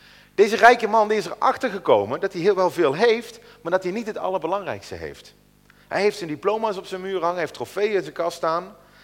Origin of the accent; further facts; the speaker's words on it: West Netherlands, Netherlands; Ik ben in Nederland geboren. Ik ben opgegroeid in het Westen.